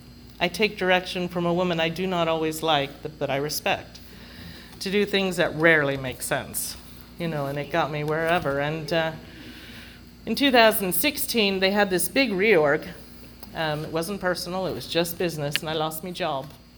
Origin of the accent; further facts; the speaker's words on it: London, United Kingdom; Now, I grew up in London, right? We don't wear flip-flops or Birkenstocks. It's too cold.